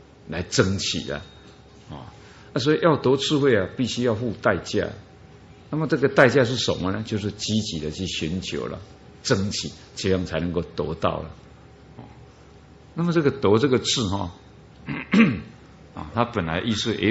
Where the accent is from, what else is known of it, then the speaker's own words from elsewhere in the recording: Taiwan; 我们台湾人也讲那个父母的所教导都是好的